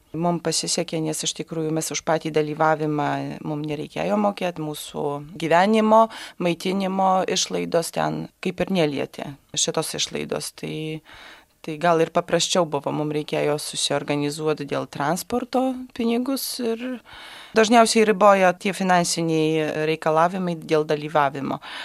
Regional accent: Poland; labai buvo įdomu, kodėl mes iš Lenkijos, o kaip čia Lietuva.

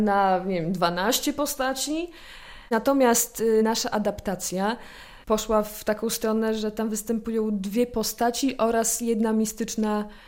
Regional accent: Białystok, Podlaskie Voivodeship, Poland; now in Bielsk Podlaski, Poland; Ja jestem z Białegostoku, natomiast wyszłam za mąż. No i jestem już teraz z Bielska Podlaskiego.

